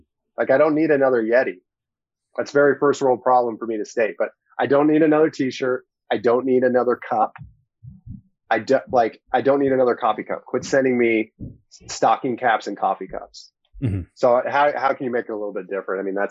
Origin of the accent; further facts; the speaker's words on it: Indiana, United States; accent: Indiana; it's my Indiana accent that's throwing you off.